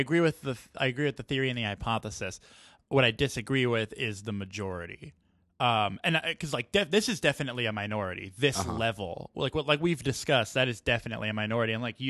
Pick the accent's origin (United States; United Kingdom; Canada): United States; Texas; Because I'm from Texas, and so we just went through that whole bill thing with Wendy Davis doing the filibuster and everything.